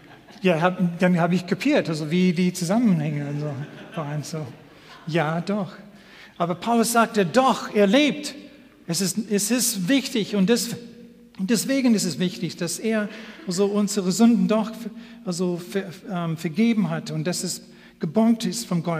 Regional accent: Canada; German is a second language; Ich bin Kanadier und ich denke, ich verstehe diese deutsche Formulierung.

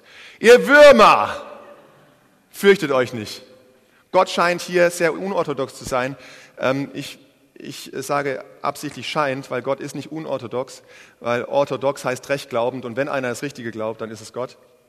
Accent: Germany; hat aber nichts mit der Verniedlichung zu tun, die wir als Deutsche kennen.

